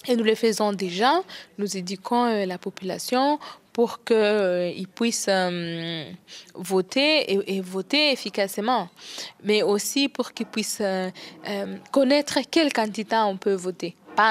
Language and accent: French; DR Congo; Nous nous battons parce que nous sommes des Congolais et que nous aimons notre pays.